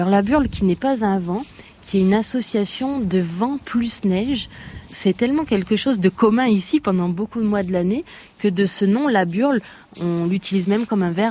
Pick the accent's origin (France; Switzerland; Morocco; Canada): France; Auvergne-Rhône-Alpes; moi, je viens de la Haute-Loire, qui est toute proche. Donc ouais. je traverse chaque jour cette frontière un peu symbolique entre la Haute-Loire et l'Ardèche.